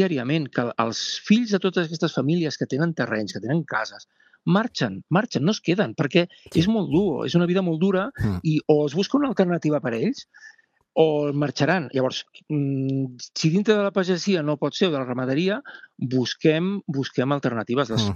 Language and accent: Catalan; Lles de Cerdanya, Catalonia, Spain; Jo visc a Lles, soc de Lles, nascut allà, i la meva filla també ho és.